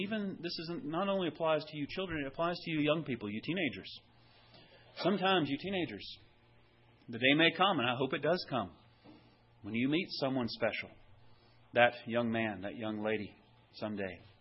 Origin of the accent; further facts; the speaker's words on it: Powder Springs, Georgia, United States; we grew up in Powder Springs, that's where I lived growing up.